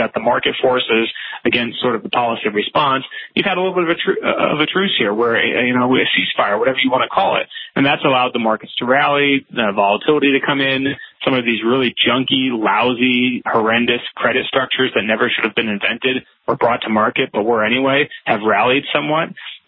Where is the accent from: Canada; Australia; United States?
United States; I, as an American, as a individual